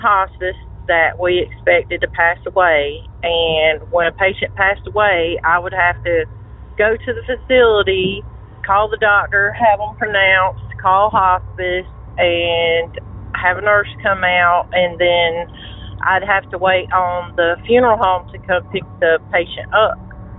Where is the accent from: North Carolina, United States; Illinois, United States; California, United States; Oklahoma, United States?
North Carolina, United States; I'm from North Carolina.